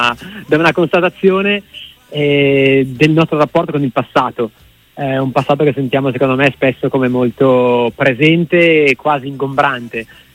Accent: Como, Lombardy, Italy; now in Bologna, Italy; Sono molto legato a Bologna perché è la città dove studio e dove vivo a metà, diciamo, sono mezzo comasco e mezzo bolognese ormai.

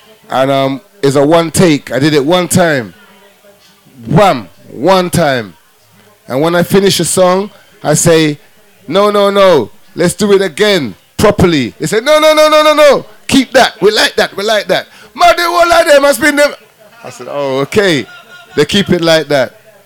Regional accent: London, United Kingdom; I come from Northwest London, which was like a hub for reggae music.

